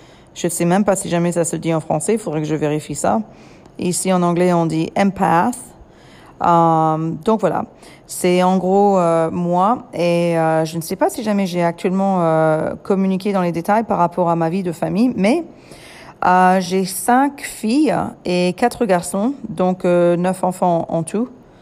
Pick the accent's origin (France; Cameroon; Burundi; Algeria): France; now in United States; mon français cassé ou mal exprimé, cela fait quand même 21 ans que j'ai quitté la France et que je me suis baignée dans la culture américaine, mais aussi sans nécessairement continuer ma propre langue maternelle.